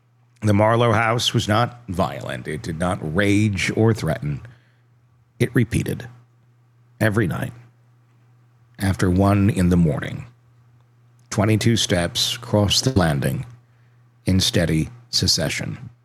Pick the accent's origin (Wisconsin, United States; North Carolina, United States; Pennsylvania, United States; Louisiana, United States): Wisconsin, United States